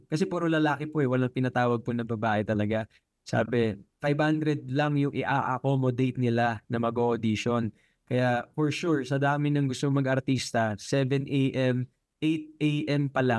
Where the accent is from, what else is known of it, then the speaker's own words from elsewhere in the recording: Taytay, Calabarzon, Philippines; now in Cainta, Philippines; Bali sa Taytay po ako lumaki, tapos ngayon sa Cainta Rizal.